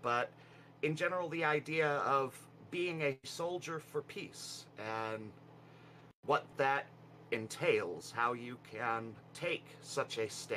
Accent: Utah, United States; I'm from Utah, and I'm a leftist.

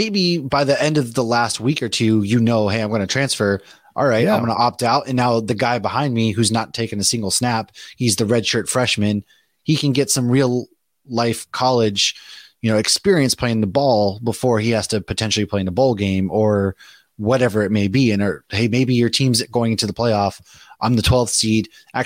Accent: Massachusetts, United States; also born or lived in Florida; Yeah, I'm from Massachusetts. Grew up in Massachusetts.

